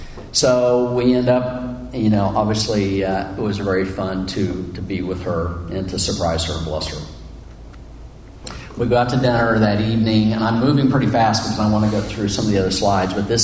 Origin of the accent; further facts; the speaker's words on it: Kansas, United States; So anyway, so long story short, we grew up in Kansas.